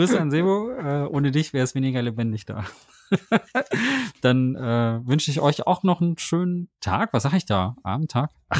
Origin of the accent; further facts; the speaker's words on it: Thailand; Finde ich ja total cool, dass es aus meinem Heimatland kommt.